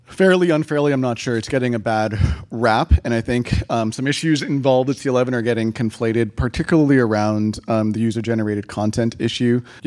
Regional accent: Canada; sort of how we define ourselves as Canadian and what ultimately what we consider to be our culture

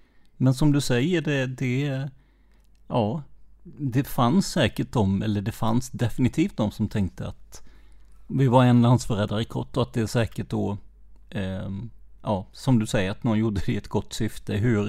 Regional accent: Karlskrona, Blekinge, Sweden; jag är ju från Karlskrona då

